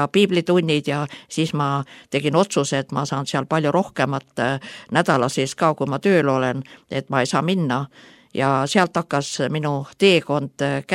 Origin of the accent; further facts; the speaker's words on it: Kuusalu, Harju County, Estonia; olen Kuusalust pärit ja seal ma kuulsin Jumala sõna